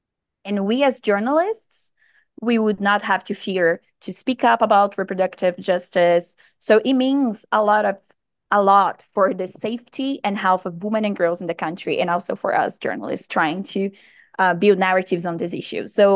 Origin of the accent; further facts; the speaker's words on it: Brazil; I'm from Brazil.